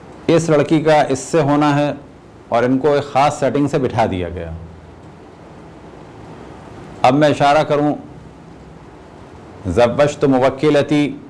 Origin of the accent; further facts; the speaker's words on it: Pakistan; born there; اب جبکہ میں خود پاکستان میں پیدا ہوا، پاکستانی کلچر کو دیکھا،